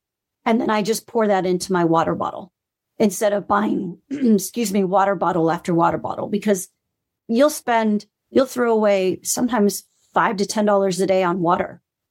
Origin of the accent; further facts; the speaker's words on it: Hawaii, United States; I grew up in Hawaii.